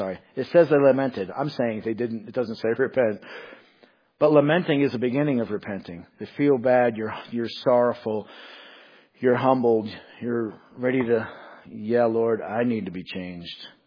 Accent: Portsmouth, New Hampshire, United States; I'm from Maine, New Hampshire, Portsmouth, New Hampshire.

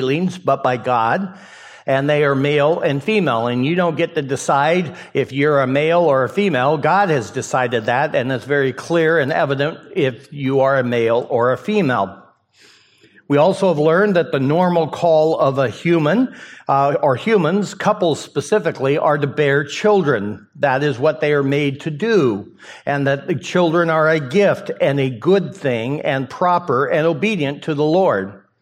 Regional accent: Idaho, United States; Now, you may not be aware of this, but I grew up in Idaho, and right next to me, very short distance, was Washington

